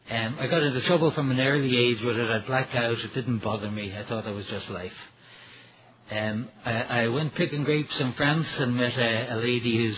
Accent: Ireland; born there; I was born in Ireland. I'm the middle of 7 kids.

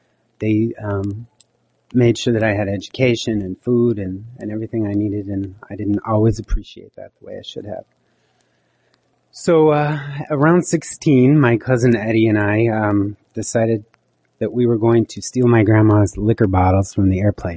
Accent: Montana, United States; I am an alcoholic from Montana. In addition to being an alcoholic, the Creator sought to make me a Kootenai Indian.

